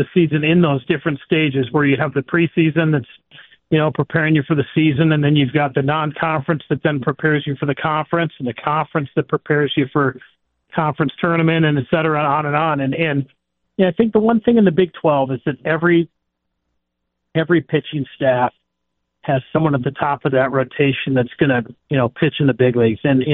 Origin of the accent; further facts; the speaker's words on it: Minnesota, United States; You know, growing up in Minnesota, I got to see Kirby Puckett